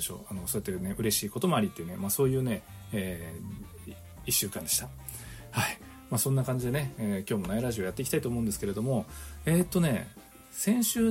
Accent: Nagasaki, Japan; 海外に行って、そして、まあ、そこでねどこ出身って聞かれてね、長崎って言うとね大体知ってるんですよね皆さん

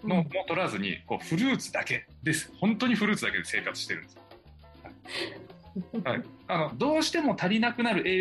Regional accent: Kunimi, Nagasaki, Japan; 私の出身長崎県雲仙市国見町の国見の日なんですね。

